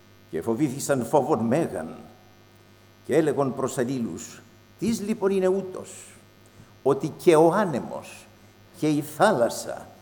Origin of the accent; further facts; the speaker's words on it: Thessaloniki, Central Macedonia, Greece; κάποιοι θυμούνται ότι είμαι από τη Θεσσαλονίκη